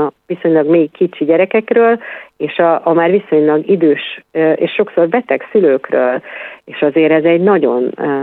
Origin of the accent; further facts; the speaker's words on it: Miskolc, Borsod-Abaúj-Zemplén, Hungary; én mondjuk ugye miskolci vagyok